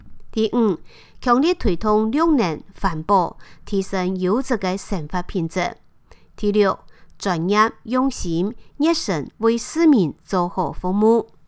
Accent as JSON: {"language": "Chinese", "town": "Hsinchu", "region": "Hsinchu City", "country": "Taiwan", "said": "我是新竹人"}